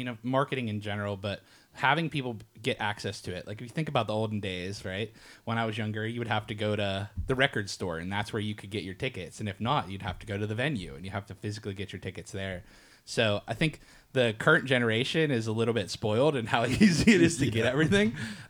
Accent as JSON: {"language": "English", "region": "Pennsylvania", "country": "United States", "tie": "born or raised there", "said": "one of the closest ones to where I grew up in Pennsylvania."}